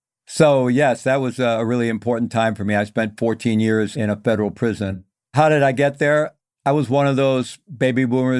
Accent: Midwest, United States; And I grew up in the Midwest, Roman Catholic upbringing, basically a good family

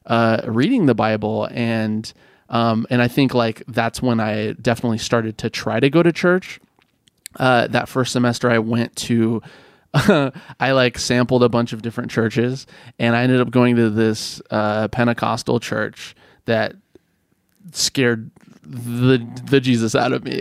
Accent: California, United States; again, I grew up in Northern California. Like that was like just my frame of reference.

